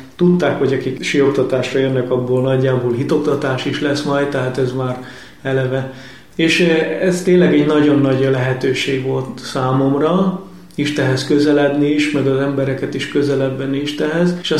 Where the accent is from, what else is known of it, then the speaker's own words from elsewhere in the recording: Hasznos, Heves, Hungary; born there; hasznosan születtem, ez a Mátrában egy kis falu, hasznos falóskút, így ismerhetik a kedves hallgatók, egy Mária kegyhely, nagyon kedves Mária kegyhely